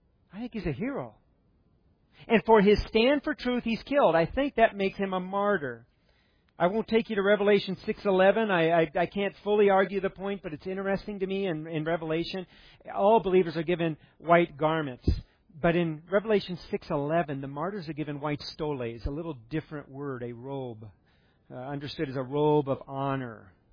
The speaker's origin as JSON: {"language": "English", "country": "United States", "said": "And I'm an American, and here's someone who defended our country."}